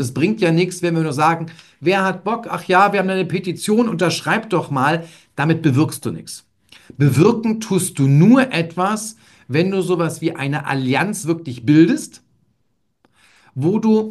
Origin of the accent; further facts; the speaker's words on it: Northern Germany, Germany; aber ich glaube, das darf man als Norddeutscher mal so raushauen.